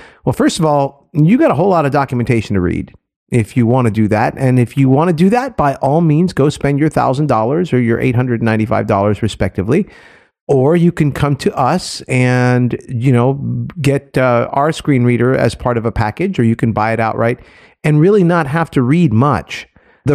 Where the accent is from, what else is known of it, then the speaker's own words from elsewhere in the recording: Miami, Florida, United States; It's from my hometown down in Miami.